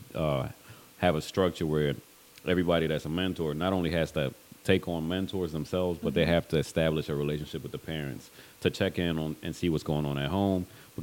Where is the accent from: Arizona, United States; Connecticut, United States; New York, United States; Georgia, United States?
New York, United States; Brooklyn; also born or lived in Panama / Birmingham, United States; So I was born in Panama, the country, raised in Brooklyn, New York, went to high school in Birmingham, Alabama.